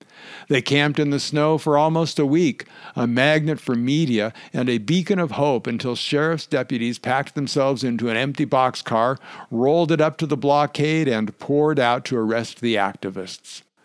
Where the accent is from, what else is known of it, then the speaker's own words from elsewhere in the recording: Denver, Colorado, United States; Growing up in Metro Denver, I knew a little about the Rocky Flats plant, its history of plutonium fires and radioactive water pollution.